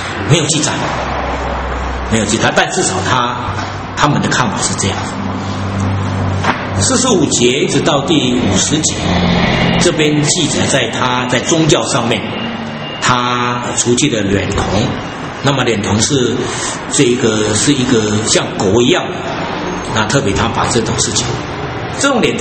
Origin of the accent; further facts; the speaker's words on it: Taiwan; accent: Taiwanese; 我们台湾话很有趣啊